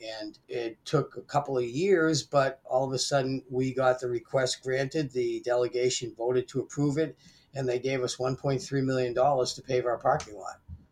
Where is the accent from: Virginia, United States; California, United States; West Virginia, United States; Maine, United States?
Maine, United States; Falmouth; Actually, I grew up in Maine, in Falmouth, Maine, right outside of Portland.